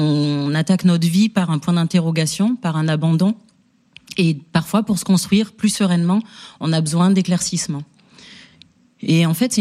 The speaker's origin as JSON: {"language": "French", "region": "Auvergne-Rhône-Alpes", "country": "France", "tie": "born or raised there", "also_born_or_lived": "Sri Lanka", "said": "J'ai grandi en Haute-Loire, dans un petit village à côté de la ville du Puy-en-Velay. Et j'ai été adoptée au Sri Lanka, comme 14 000 autres bébés."}